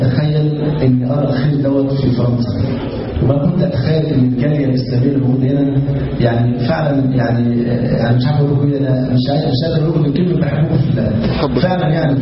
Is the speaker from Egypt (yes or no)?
yes; Egypt